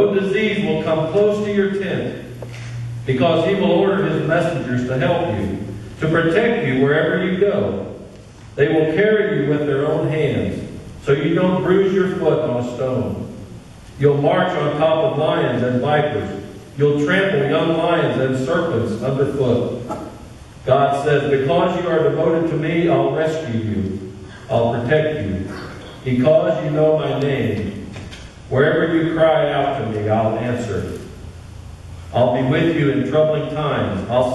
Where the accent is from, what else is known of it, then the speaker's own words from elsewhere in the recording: Missouri, United States; I'm from Missouri. I like dry ground.